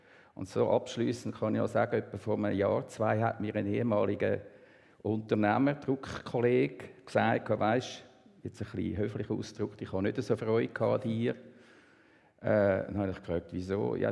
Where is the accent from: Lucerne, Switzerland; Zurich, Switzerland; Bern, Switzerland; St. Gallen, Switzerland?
Zurich, Switzerland; Zollikerberg; also born or lived in Basel; Aufgewachsen bin ich geboren in Basel. Mein Vater war Betriebsleiter von einer Druckerei dort und hat gedacht, ich will selbstständige Druckerei führen. Wir sind dann in Zolliken Berg gekommen. Das ist in der Gemeinde Zolliken.